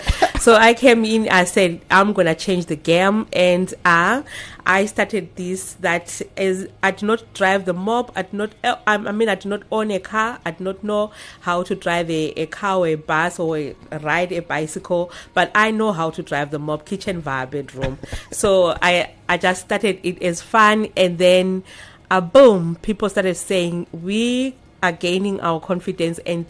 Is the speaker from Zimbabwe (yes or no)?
yes; Zimbabwe; now in South Africa; was born and raised in Zimbabwe. I started this mop driving when I was 16. In Zimbabwe, and then I came here in South Africa in 2009.